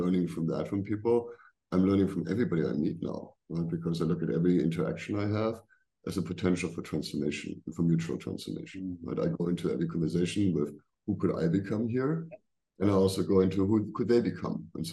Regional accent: Germany; English is a second language; moved away; also born or lived in United States / India; I grew up in Germany, but then I lived in America and I lived in 20, 30 different countries in the world. I lived in India for a while.

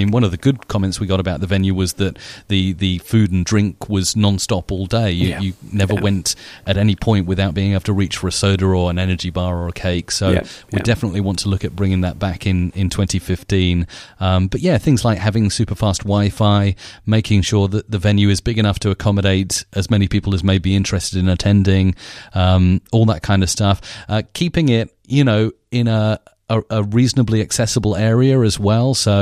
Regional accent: Isle of Wight, South East England, United Kingdom; Obviously, Isabella and I, we're from the Isle of Wight

